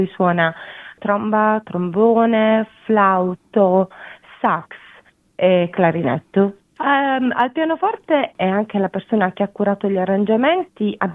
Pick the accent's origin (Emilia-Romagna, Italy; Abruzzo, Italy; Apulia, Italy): Apulia, Italy; Bari; io non sono napoletana, però sono barese